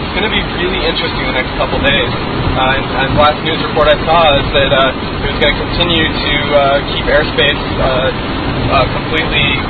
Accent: Northwest, United States; And I'm from the Northwest. We have a lot of mountains.

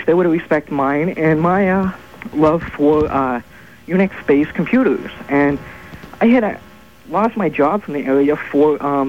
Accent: Ohio, United States; I'm from Ohio.

